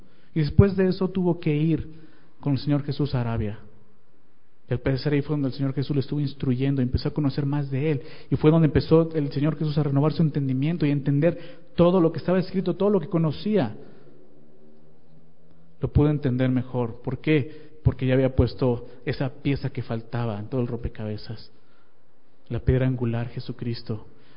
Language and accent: Spanish; Mexico City, Mexico; now in Toluca, Mexico; Yo soy del DF, crecí allá, crecí en la iglesia del DF, y Dios me envió aquí a Toluca.